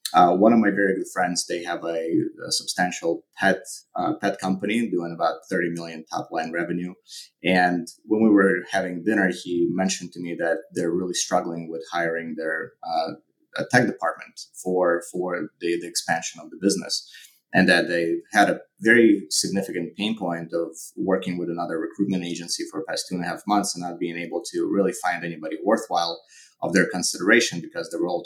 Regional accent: Ukraine; now in United States; I'm originally from Ukraine. I immigrated to the United States in 1998.

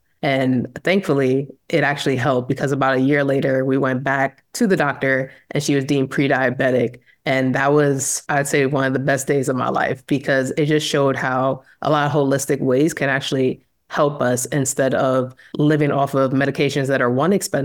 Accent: New York, United States; moved away; because I'm from New York and I left New York, moved to Georgia, and it was kind of without a plan.

